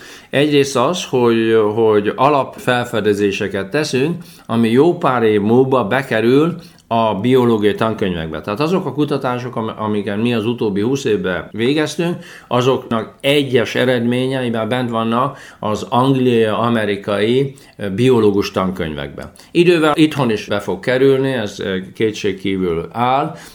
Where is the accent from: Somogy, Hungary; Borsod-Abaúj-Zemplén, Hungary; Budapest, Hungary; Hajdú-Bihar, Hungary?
Borsod-Abaúj-Zemplén, Hungary; Kazincbarcika; also born or lived in Miskolc; Kazincbarcikán nőttem fel, Miskolcon születtem, Kazincbarcikán nőttem fel